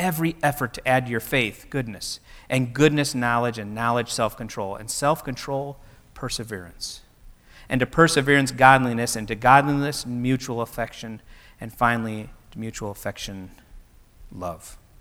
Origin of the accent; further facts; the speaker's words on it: Indiana, United States; Sorry, I'm from Indiana.